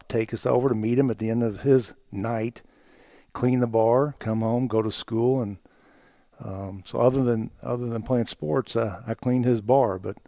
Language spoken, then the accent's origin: English; Louisville, Kentucky, United States; Living in Louisville, everyone had a basketba